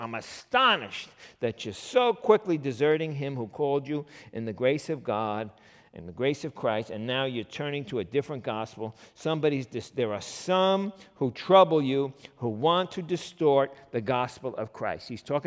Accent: New York, United States; And being a New Yorker, there's lots of opportunity for me to have some fun

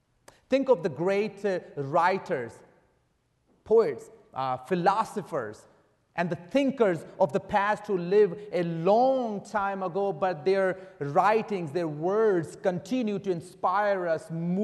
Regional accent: Pakistan; I was born and raised in Pakistan.

